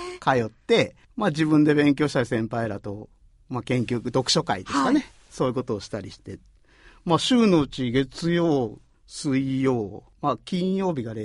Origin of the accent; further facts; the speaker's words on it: Niihama, Ehime, Japan; 生まれて育ったところは新居浜の中でも朝日町っていうところで、ここは実は在日のコリアン、在日朝鮮人の人たちが暮らしているところで、友達もそういう人が多かった